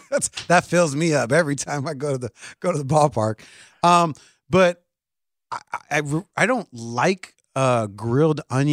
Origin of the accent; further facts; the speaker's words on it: Chicago, Illinois, United States; Small Cheval is like one of those places where as a Chicagoan, you want to hate on it